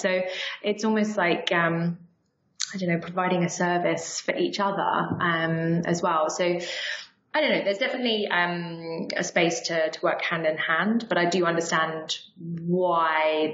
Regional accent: South East England, United Kingdom; growing up in Sussex. It's not particularly, like Tech City, like in London now.

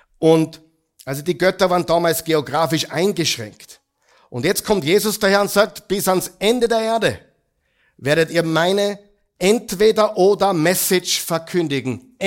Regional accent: Linz, Upper Austria, Austria; born there; Ich bin ein gebürtiger Linzer, ja? Linz und Oberösterreich.

